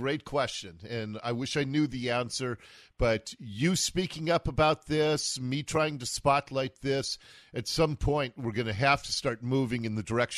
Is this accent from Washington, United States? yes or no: yes; Seattle, Washington, United States; as I said, I grew up in Ballard. I remember when Ballard Avenue was the skid row of Ballard.